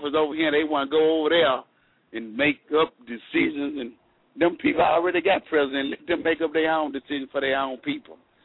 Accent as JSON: {"language": "English", "region": "Mississippi", "country": "United States", "said": "I'm finna calculate because I'm from Mississippi."}